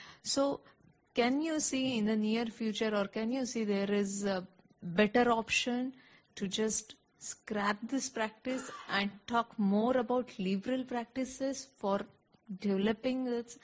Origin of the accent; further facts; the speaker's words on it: India; I'm from India.